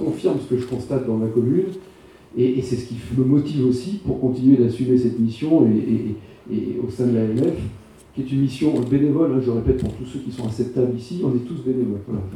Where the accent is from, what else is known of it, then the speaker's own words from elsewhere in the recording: Cannes, Provence-Alpes-Côte d'Azur, France; also born or lived in Jura; avant de revenir chez moi à Cannes.